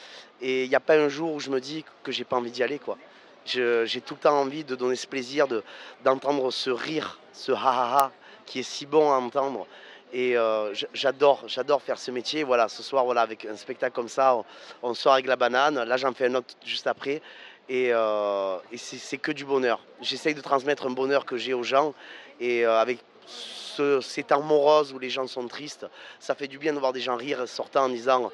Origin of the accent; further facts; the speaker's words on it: Arles, Provence-Alpes-Côte d'Azur, France; born there; accent: Provençal; je suis né à Arles, je suis un Provençal, et j'ai jamais voulu enlever mon accent, parce que ça fait partie de moi